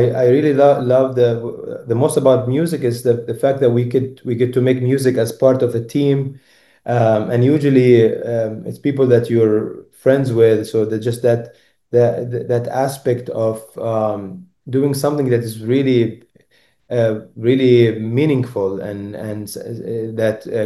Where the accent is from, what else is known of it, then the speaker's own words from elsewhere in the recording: Palestine; I'm from Palestine, and the string orchestra, they were from all around the world.